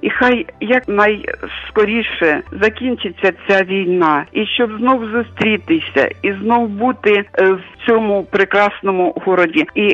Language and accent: Ukrainian; Kharkiv, Kharkiv Oblast, Ukraine; now in Germany; з Харкова, ну зараз знаходжусь в Германії.